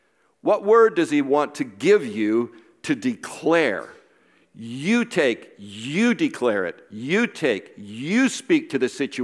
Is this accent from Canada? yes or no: yes; Canada; We're from Canada.